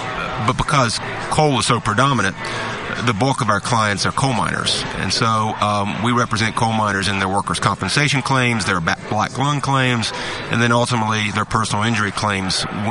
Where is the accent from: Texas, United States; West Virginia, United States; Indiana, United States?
West Virginia, United States; I grew up in Boone County.